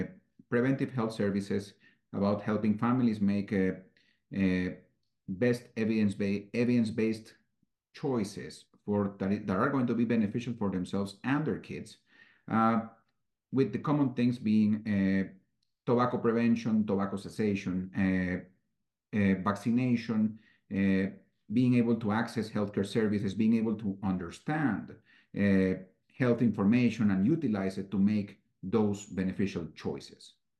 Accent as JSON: {"language": "English", "country": "Ecuador", "tie": "born or raised there", "first_language": "es", "second_language": "English", "moved": "yes", "lives_now": "United States", "said": "I'm a native from Ecuador. I'm a native Spanish speaker. And being one of the few native Spanish speaking pediatricians, I serve a large Latino / Spanish speaking community here in Northern Nevada."}